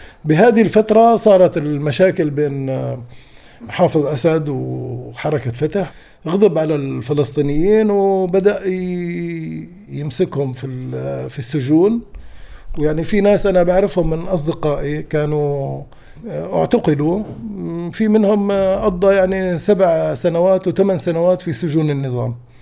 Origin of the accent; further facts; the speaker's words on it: Damascus, Damascus Governorate, Syria; أنا مولود في سوريا عام 64 في مدينة دمشق في منطقة اسمها الشيخ محدين. هذه المنطقة مش مخيمية بس كان تجمع للفلسطينيين، تجمع للفلسطينيين والأكراد كمان